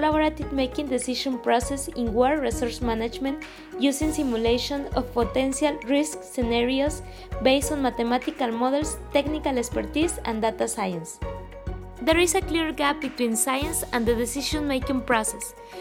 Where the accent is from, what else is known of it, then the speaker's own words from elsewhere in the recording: Mexico; I come from Mexico and I work as a water specialist at the Water Center for Latin America and the Caribbean in Monterrey.